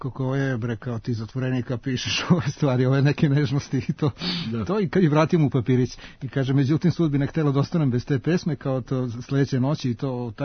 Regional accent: Serbia; kod nas u Srbiji

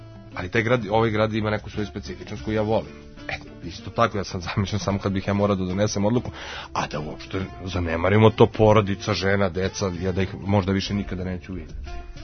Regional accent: Belgrade, Serbia; ja sam, na primjer, užasno vezan za Beograd i za Srbiju. Meni je jako teško bilo tih 6 mjeseci u Rusiji. Stalno sam osjetio da mi nedostaje moj grad. Mislim, kako ti kažem, ja ga podrazumevam jer sam rođen u njemu.

